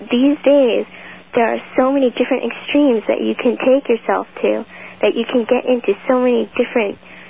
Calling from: Smithtown, New York, United States; Smithtown.

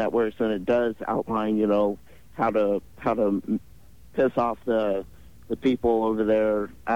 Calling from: St. Louis, Missouri, United States; Calling from St. Louis.

